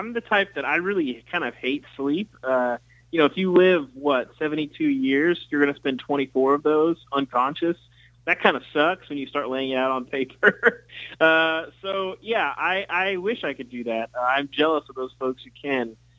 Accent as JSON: {"language": "English", "town": "Fayetteville", "region": "Arkansas", "country": "United States", "tie": "born or raised there", "said": "You know, I grew up in Arkansas, Fayetteville."}